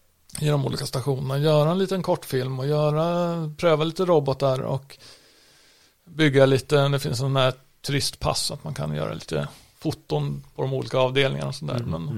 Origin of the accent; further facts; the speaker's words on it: Gotland, Sweden; Och ska man ha, som gotlänning då, så vill man ju gärna ha en tid klockan 8 på morgonen.